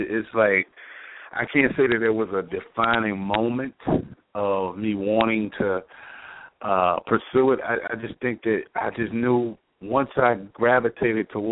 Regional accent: Richmond, Virginia, United States; also born or lived in Washington, D.C.; I'm from Richmond, Virginia. I grew up in Richmond, Virginia. I lived in Washington, D.C.

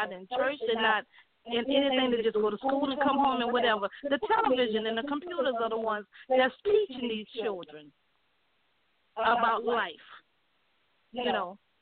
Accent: New Orleans, Louisiana, United States; And I had to learn that as a young girl growing up in New Orleans. I was out in the streets.

